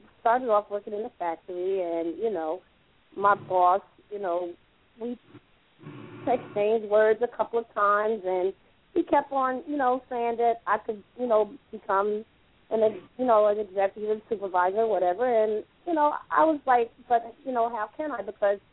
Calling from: Atlanta, Georgia, United States; And I'm calling from Atlanta, Georgia.

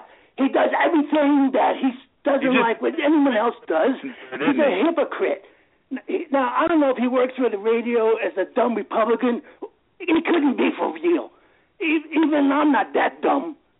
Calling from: Valrico, Florida, United States; I'm calling from Valrico.

